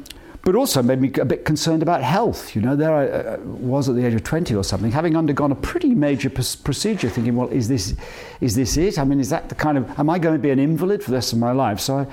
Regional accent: Stratford-upon-Avon, West Midlands, United Kingdom; born there; also born or lived in Coventry; I was born in Stratford, which is very kind of romantic, and people often mention that.

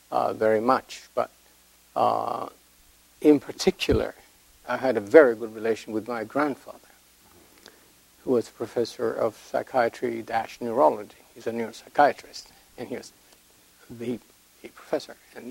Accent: Bogotá, Colombia; moved away as an adult; now in United States; Yes, well, I was born in Bogota, in Colombia. I studied high school, and I did medicine there, and then came to the States about 45 years ago.

